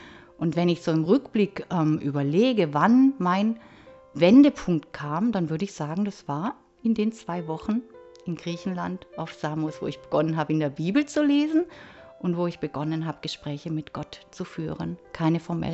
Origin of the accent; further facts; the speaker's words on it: Steißlingen, Baden-Württemberg, Germany; ich bin 54 Jahre alt und aufgewachsen bin ich sehr idyllisch. Vielleicht kennst du eine oder andere ja in Steißlingen, im Hegau, in der Nähe zum Bodensee.